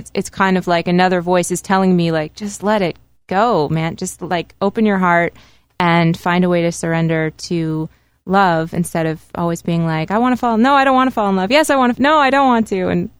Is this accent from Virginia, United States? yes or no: yes; Virginia, United States; It's not really in my blood. I'm from Virginia.